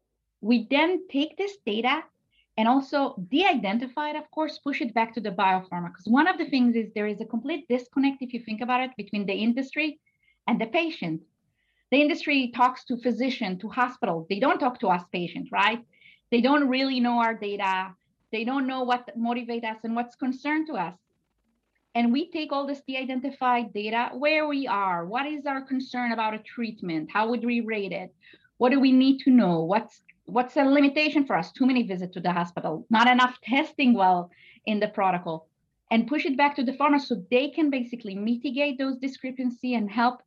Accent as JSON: {"language": "English", "country": "Israel", "lives_now": "New Jersey, United States", "said": "I'm from New Jersey, originally from Israel."}